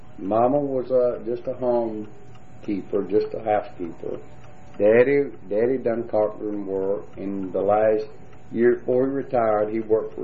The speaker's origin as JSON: {"language": "English", "town": "Jacksonville", "region": "Alabama", "country": "United States", "tie": "born there", "said": "I was born in Jacksonville, Alabama."}